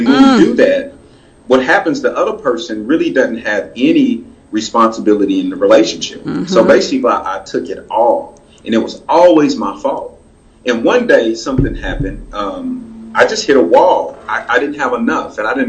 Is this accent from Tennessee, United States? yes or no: no; Tulsa, Oklahoma, United States; so I was 5 years old. We moved from Oklahoma City to Tulsa. And instantly, my mom was thrown into situational poverty, like overnight.